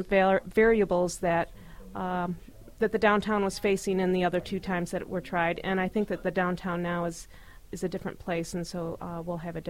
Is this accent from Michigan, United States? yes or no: yes; Michigan, United States; I'm from Michigan, so this is a great opportunity for me to see, to travel